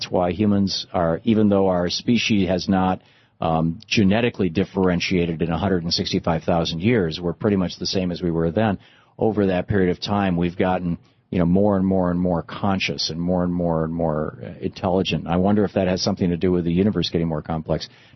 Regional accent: Michigan, United States; I grew up in Michigan.

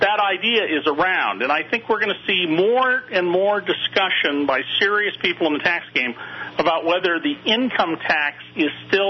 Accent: Santa Cruz, California, United States; Yeah, that's where I grew up in Santa Cruz.

